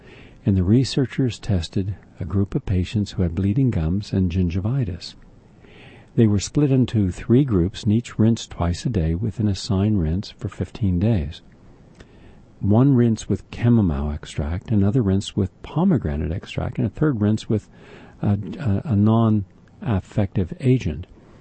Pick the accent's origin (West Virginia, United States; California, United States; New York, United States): West Virginia, United States; Parkersburg; I grew up in Parkersburg, which is in the Kanawha Valley, just about 10, 15 miles from DuPont.